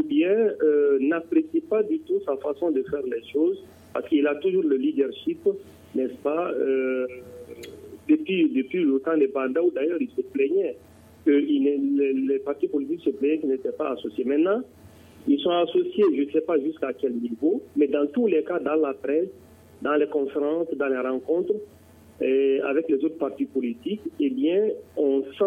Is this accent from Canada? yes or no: no; Mali; j'en suis fier en tant que Malien